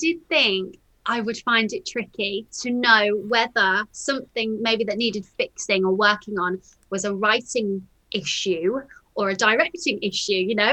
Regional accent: Birmingham, West Midlands, United Kingdom; And I'm from Birmingham.

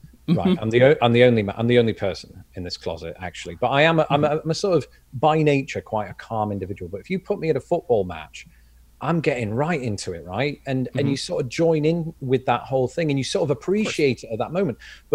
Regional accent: England, United Kingdom; growing up in England, I've only visited Scotland once.

